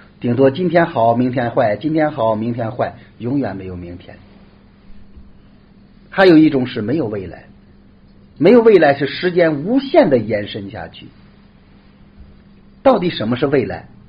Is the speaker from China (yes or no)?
yes; China; 或者说就像我们中国人老百姓说的，今朝有酒今朝醉